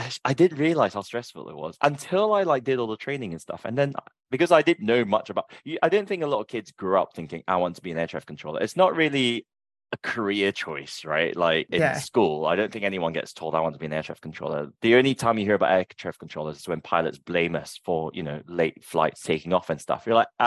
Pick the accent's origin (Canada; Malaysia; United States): Malaysia; also born or lived in England; now in United Kingdom; Because I moved to the UK from Malaysia. So I was like, well, I lived in England for 10 years.